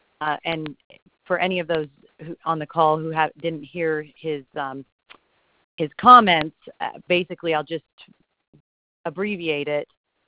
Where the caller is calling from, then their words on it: Pennsylvania, United States; I'm from Somerset County, also known as America's County, and we were honored to welcome President Trump here yesterday.